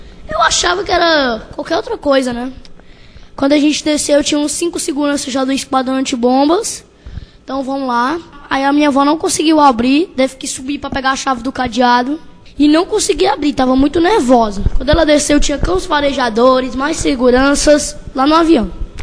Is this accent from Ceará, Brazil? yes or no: yes; Crateús, Ceará, Brazil; eu tenho 9 anos, sou natural de Crateús